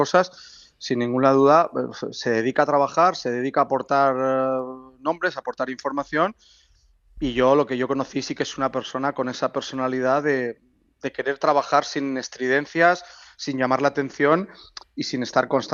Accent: Valencia, Valencian Community, Spain; yo por ejemplo soy de Valencia

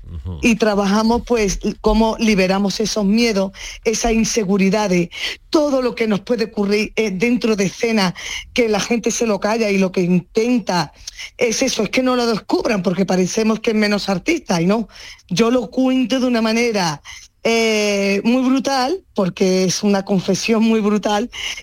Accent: Málaga, Andalusia, Spain; soy profeta en mi tierra a base de trabajarlo mucho. Desde toda la vida, desde muy pequeña, aunque he estado fuera y he hecho parte de mi carrera fuera, pero siempre he estado ligada a Málaga

